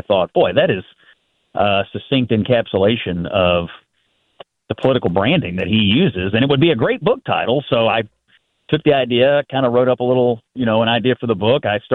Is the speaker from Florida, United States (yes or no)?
no; Kentucky, United States